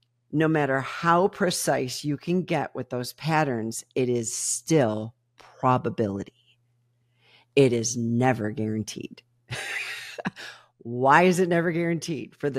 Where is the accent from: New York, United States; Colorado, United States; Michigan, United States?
Michigan, United States; Detroit; Occasionally I'll trade cars because I grew up in Motown. I grew up around the big three.